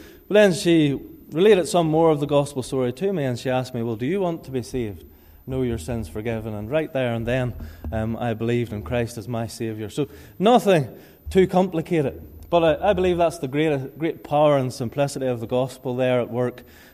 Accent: Ballymoney, Northern Ireland, United Kingdom; I'm from Ballymoney.

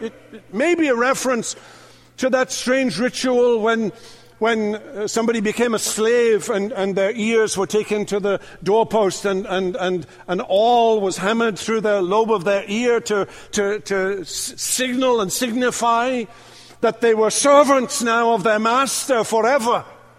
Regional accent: Northern Ireland, United Kingdom; I grew up in Northern Ireland, ministered there for 20 years.

